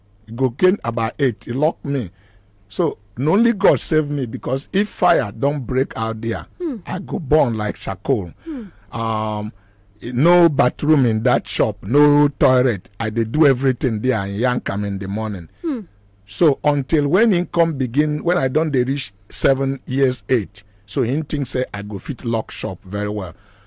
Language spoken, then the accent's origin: English; Nnewi, Anambra, Nigeria; So I went to the bush and I was praying and tell Mary to come for Newi, my hometown.